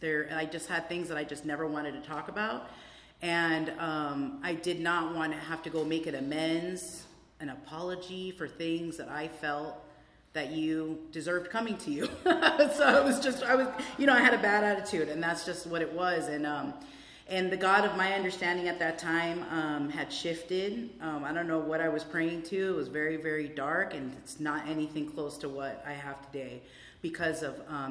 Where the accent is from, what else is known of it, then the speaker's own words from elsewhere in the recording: Hollywood, California, United States; born there; And my parents, they immigrated here from Guatemala, and they came here to give us a good life. I was born in Hollywood Presbyterian. I was like a Hollywood girl, lived in West Hollywood for the first couple years of my life.